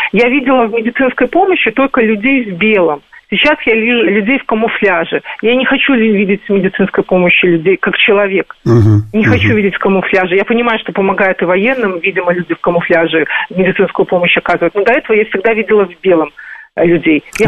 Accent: Minsk, Belarus; Я всю жизнь живу в Минске, я минчанка.

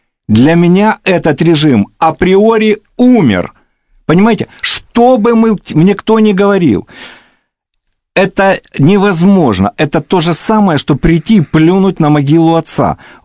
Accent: Ukraine; Я родился и вырос на Украине, на юге. Я там учился. Это моя родина.

